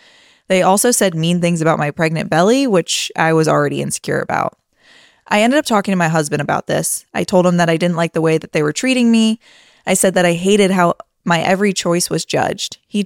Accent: Western Canada, Canada; now in Hanover, Germany; I'm Western Canadian, while he is from Germany.

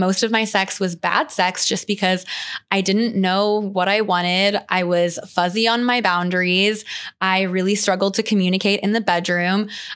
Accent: Midwest, United States; I was raised in the Midwest where my sex education was incredibly fear-based and not entirely honest and shame-inducing.

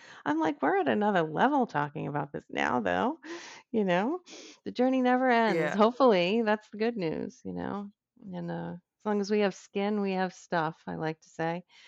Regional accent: Boston, Massachusetts, United States; and I'm from Boston, so we've got this Puritan work ethic going here as well.

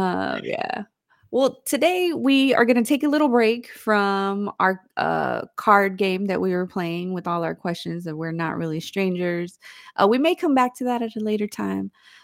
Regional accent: San Francisco, California, United States; now in San Antonio, United States; So for reference, I came from California.

